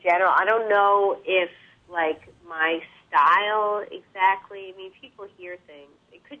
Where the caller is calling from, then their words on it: Brooklyn, New York, United States; Yeah, I'm calling from Brooklyn.